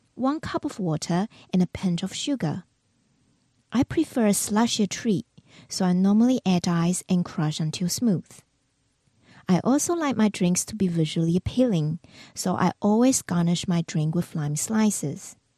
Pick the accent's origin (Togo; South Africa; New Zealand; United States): New Zealand; Growing up in New Zealand, I've always loved summer.